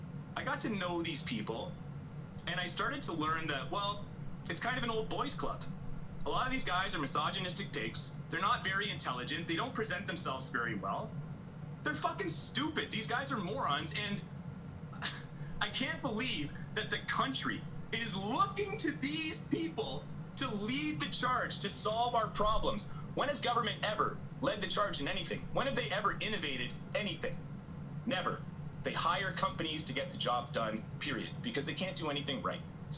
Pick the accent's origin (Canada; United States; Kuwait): Canada; We're all Canadian citizens. You have the right to leave your country